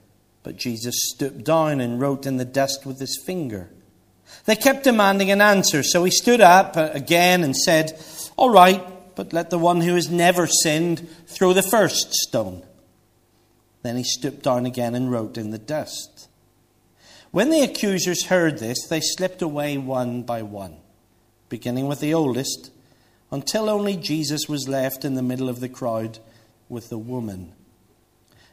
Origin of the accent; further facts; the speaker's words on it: Bangor, Northern Ireland, United Kingdom; I was brought up in Bangor, Northern Ireland, and we got sort of boats and the sea all around us.